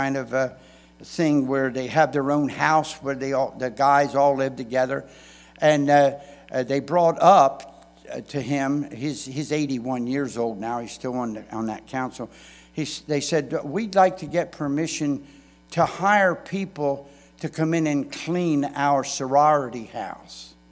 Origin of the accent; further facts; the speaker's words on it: United States; born there; I still am so thankful I was born in America.